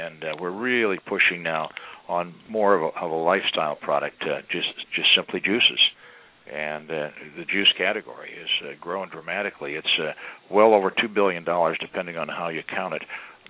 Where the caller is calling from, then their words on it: Irvine, California, United States; I'm in Irvine, California, at our corporate